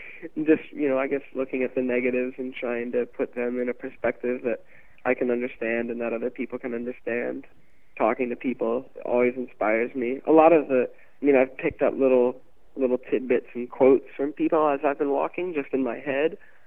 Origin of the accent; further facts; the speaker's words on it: Towson, Maryland, United States; in my hometown, Towson, Baltimore County